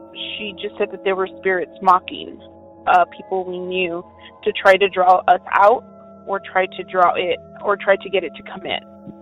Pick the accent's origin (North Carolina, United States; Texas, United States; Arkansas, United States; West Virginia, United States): Texas, United States; I'm from Texas